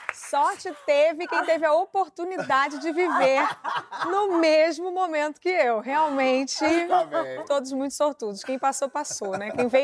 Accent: Brazil; Aí eu falo, eu sou brasileira, gente. Ih, Brasil, gente, outra cultura.

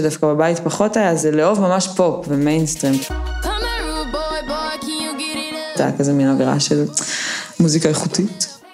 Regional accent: Jaffa, Tel Aviv District, Israel; אני יוצרת וזמרת וכותבת, אני בת 25, אני מיפו. תראה, יפו הייתה מאוד מאוד שונה כשאני גדלתי שם

